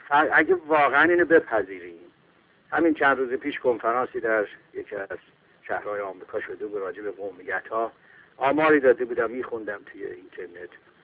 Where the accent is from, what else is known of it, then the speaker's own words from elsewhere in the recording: Tabriz, East Azerbaijan, Iran; به عنوان یک تبریزی هیچ وقت فارس را اکثریت یا آذربایجانی را اقلیت ندیدم.